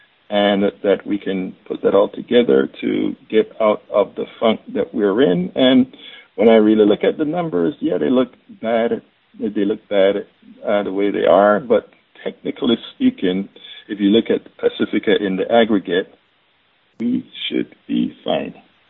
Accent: Panama; moved away as an adult; now in United States; I'm originally from Central America, Panama. I came to the United States in 1979 to get an engineering degree.

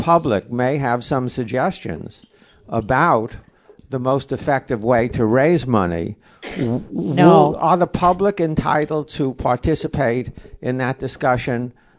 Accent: Marin County, California, United States; I'm from Marin County and been a subscriber for 45, 50 years, something like that.

